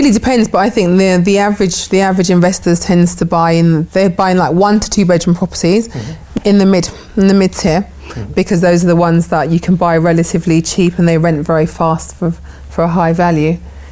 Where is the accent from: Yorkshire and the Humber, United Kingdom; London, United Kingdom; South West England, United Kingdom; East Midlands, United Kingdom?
London, United Kingdom; now in Luton, United Kingdom; I'm from London. I'm born and bred in London